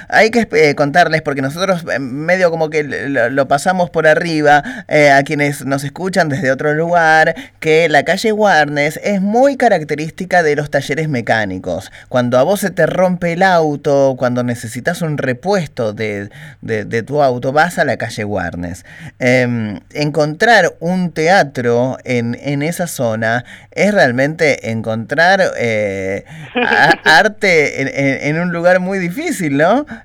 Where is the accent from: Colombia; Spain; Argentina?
Argentina